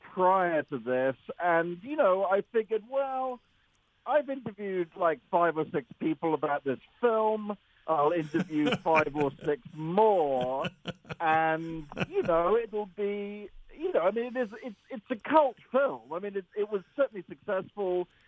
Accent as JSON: {"language": "English", "country": "United Kingdom", "said": "And being British, I think it ran for two seasons of 7 episodes each."}